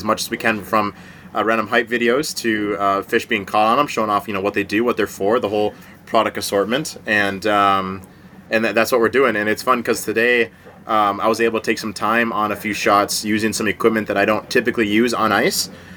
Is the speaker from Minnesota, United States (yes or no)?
yes; Minnesota, United States; And my wife was from Minnesota. I'm from Minnesota.